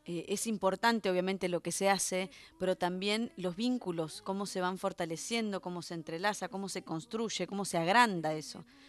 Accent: General Belgrano, Buenos Aires Province, Argentina; Primero en General Belgrano, que soy

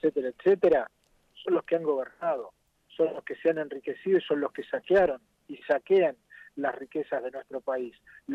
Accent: Neuquén, Argentina; also born or lived in Chubut; yo soy bien patagónico, porque fui concebido en Río Negro, nací en Chubut y me crié en Neuquén.

